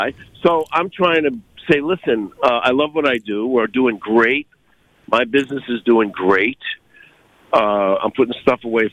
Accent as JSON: {"language": "English", "town": "Dallas", "region": "Texas", "country": "United States", "said": "I was originally from Dallas, Texas."}